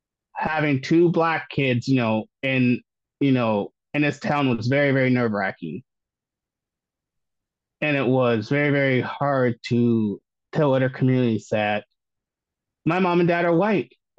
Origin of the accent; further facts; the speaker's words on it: Iowa, United States; And I think Vermont has done a lot better than my home state of Iowa has ever would have done.